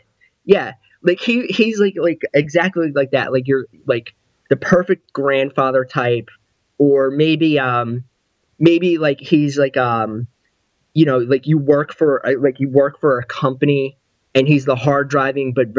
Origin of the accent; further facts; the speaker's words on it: New York, United States; So I would, you know, it's like I grew up right outside New York.